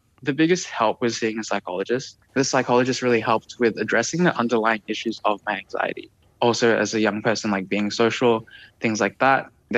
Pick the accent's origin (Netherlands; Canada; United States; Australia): Australia; growing up in Australia